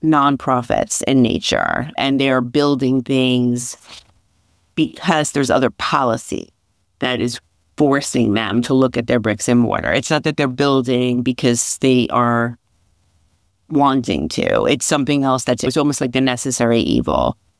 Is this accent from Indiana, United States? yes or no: no; Westbury, New York, United States; So I grew up on Long Island in Westbury. I still live on Long Island.